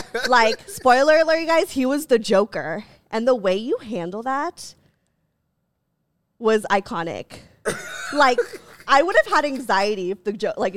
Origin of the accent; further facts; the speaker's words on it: Philippines; And also she's Filipino and I'm Filipino, so I think there was a part of me that was like, please.